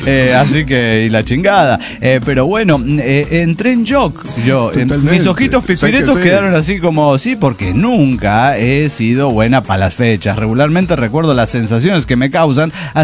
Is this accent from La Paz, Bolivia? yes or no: no; Tarija, Bolivia; Soy el cojudo de Tarija, Bolivia.